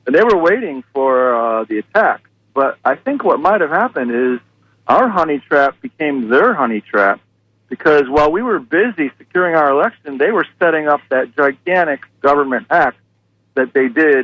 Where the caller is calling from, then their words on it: Tampa, Florida, United States; from Ybor City.